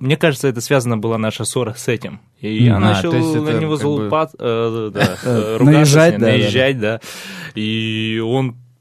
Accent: Ukraine; now in New York, United States; Я вот сам из Украины, но я вот сейчас живу в Москве, я живу сейчас в Нью-Йорке.

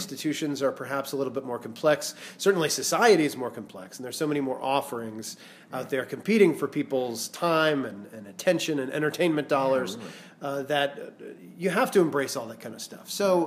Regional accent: Vermont, United States; move back to my home state of Vermont and start a theater there.

